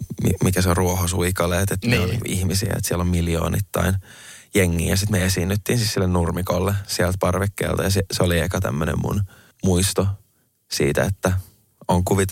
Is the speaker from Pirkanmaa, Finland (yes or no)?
no; Helsinki, Uusimaa, Finland; Mä oon Vuosaaresta, Itä-Helsingistä.